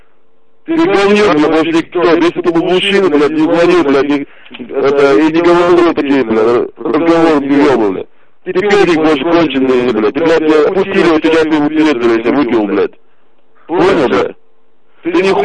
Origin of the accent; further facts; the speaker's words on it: Chechnya, Russia; Я чеченец.